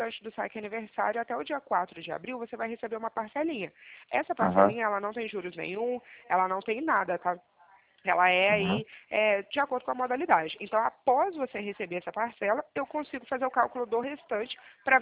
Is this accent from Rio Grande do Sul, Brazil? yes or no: no; Minas Gerais, Brazil; Eu sou aí da região também, só que um pouquinho mais pra frente. Eu sou da divisa com o Espírito Santo. Sou mineirinha. Não tenho sotaque, mas eu sou mineira também.